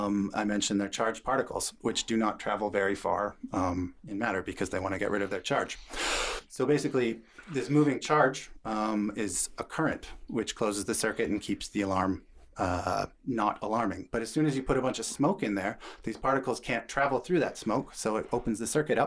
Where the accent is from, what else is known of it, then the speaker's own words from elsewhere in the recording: British Columbia, Canada; I come from the Kootenays, and that's up in the mountains, right?